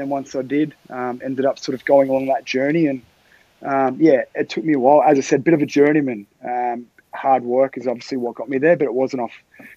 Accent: Mount Evelyn, Victoria, Australia; also born or lived in Frankston / Seaford; I grew up around Mount Evelyn area, yep. So the Yarra Valley. So I grew up there up until I was about 16.

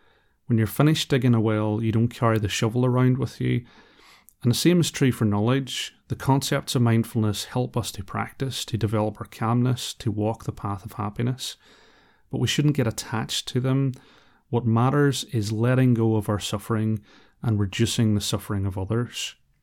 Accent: Ireland; I'd brought a bottle of sun cream with me because, well, I'm Irish

